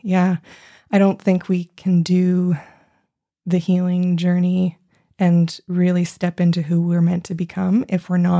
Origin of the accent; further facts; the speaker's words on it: Montreal, Quebec, Canada; I grew up in Montreal, Quebec. I grew up right in the city, and it was a wonderful place to grow up for lots of reasons, and I'm so happy not to be in the city anymore.